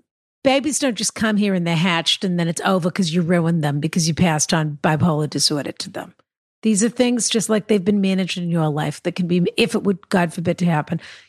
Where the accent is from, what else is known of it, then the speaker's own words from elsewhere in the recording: Canada; Yes, Rana, I'm Canadian.